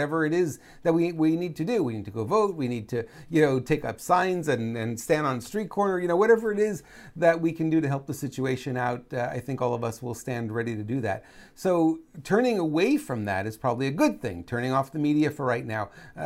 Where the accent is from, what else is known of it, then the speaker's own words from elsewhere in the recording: Canada; I grew up in Canada, I know.